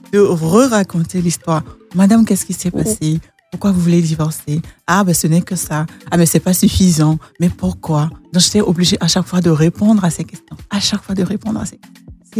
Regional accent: Benin; Je viens du Bénin, oui.

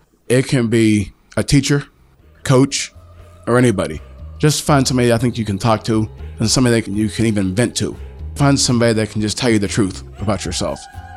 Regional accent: Penn Hills, Pennsylvania, United States; especially since I grew up right here in the Penn Hills YMCA.

